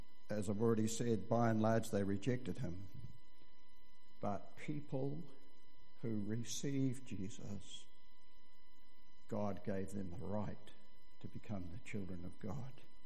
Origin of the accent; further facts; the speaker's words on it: New Zealand; And I grew up in the Catlins in the bush country.